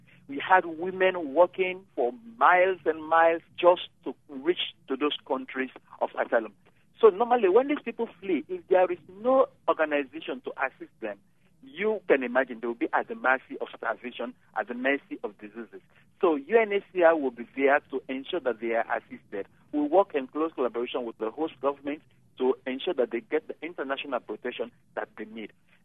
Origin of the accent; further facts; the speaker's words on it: Sierra Leone; I come from Sierra Leone, where I worked with Liberian refugees before coming over to Liberia.